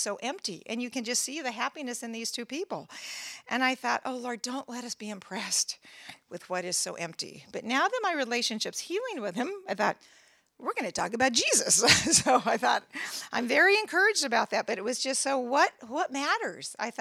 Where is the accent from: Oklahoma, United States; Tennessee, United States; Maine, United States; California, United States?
California, United States; Merced; I went up to visit my 95-year-old stepmother in Merced, my hometown.